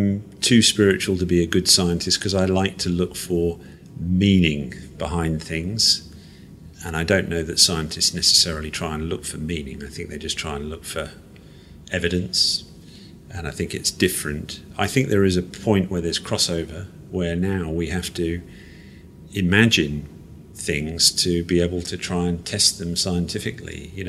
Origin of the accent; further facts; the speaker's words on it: Malaysia; I grew up in Malaysia as a kid.